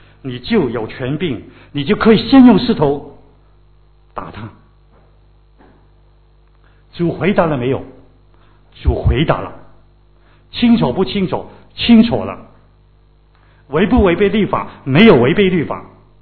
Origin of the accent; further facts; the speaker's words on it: China; 我的确以我身为中国人荣幸啊，这个中国文化真的源远流长，非常的丰富。